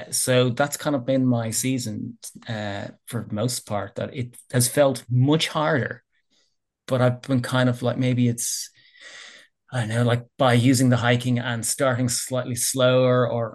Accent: Ireland; I know I'm from Ireland and all, it rains here a lot over the coast, beside Howth

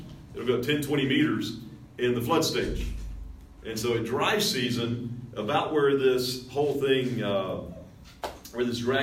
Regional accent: United States; And so where I grew up in the United States, in Western upbringing. Even though I was raised a Pentecostal, believe in the supernatural.

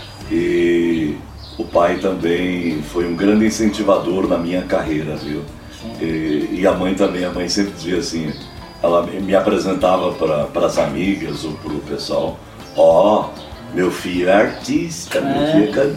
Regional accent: Misiones, Argentina; also born or lived in Alto Alegre, Brazil; now in Santo Antônio do Sudoeste, Brazil; E nós fomos morar em Misiones, em Samuí, com o pai e a mãe. E a gente foi lá, eu estudei na Argentina e vim para o Brasil com quase 15 anos de idade.

